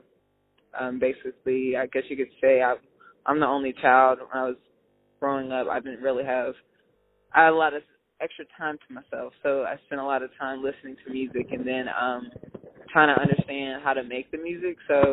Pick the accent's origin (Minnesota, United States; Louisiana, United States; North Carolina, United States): North Carolina, United States; Raleigh; And I'm from Raleigh, North Carolina.